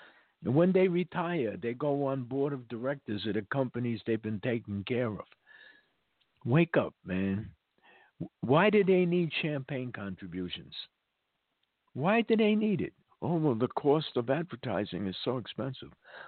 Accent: New York, United States; And believe me, I grew up in New York.

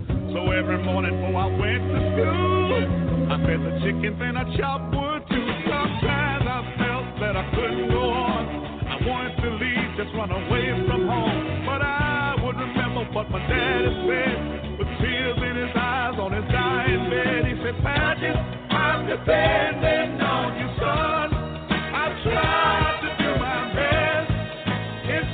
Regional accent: Alabama, United States; I was born and raised down in Alabama on a farm way back up in the woods.

